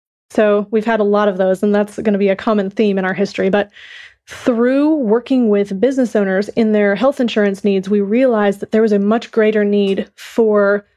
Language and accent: English; Minnesota, United States; moved away as an adult; now in Texas, United States; I moved down to Texas from Minnesota.